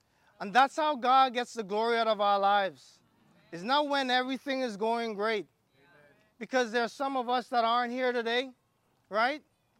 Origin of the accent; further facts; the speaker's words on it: Bahamas; now in Canada; Yeah, I'm from the Bahamas. That's how we do it back home. You said we're not in the Bahamas, we're in Canada?